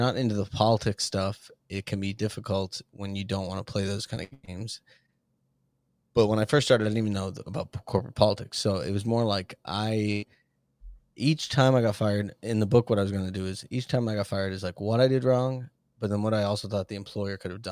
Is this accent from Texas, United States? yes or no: no; Boston, Massachusetts, United States; And then also, I'm from Boston, and we sound, the closer we are to you, the more we drop our tone